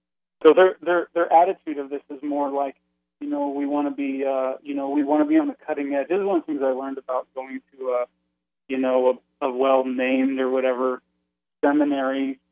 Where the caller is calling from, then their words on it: Princeton, New Jersey, United States; I'm calling from Princeton, New Jersey.